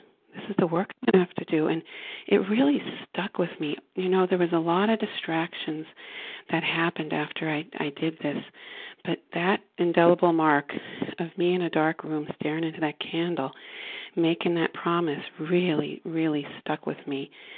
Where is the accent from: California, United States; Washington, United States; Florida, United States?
Florida, United States; from Florida, recovering compulsive overeater.